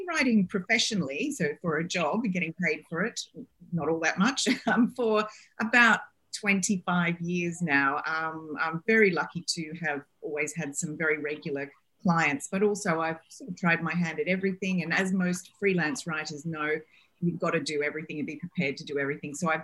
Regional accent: Australia; also born or lived in United Kingdom; Well, I'm from Australia. I lived in the UK for a long time. So my Australian friends and family think I've lost my Australian accent.

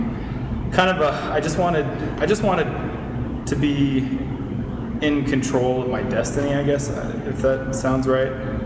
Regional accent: Oklahoma, United States; born there; Well, I was born in Oklahoma, but I've lived here most of my life

